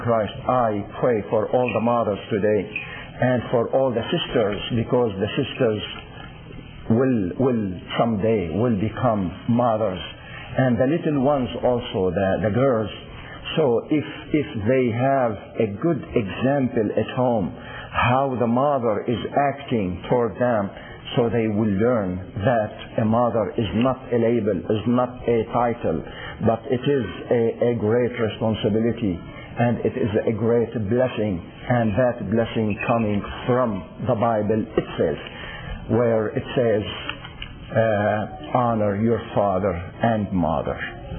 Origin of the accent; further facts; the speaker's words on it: United States; they didn't bother us because, you know why? Because we are American.